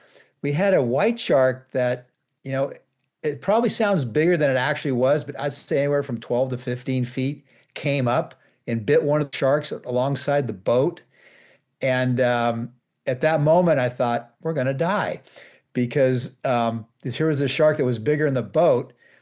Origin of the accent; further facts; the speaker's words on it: Monterey, California, United States; because I grew up here in the Monterey area, there have been a few attacks in the early 70s on surfers mainly.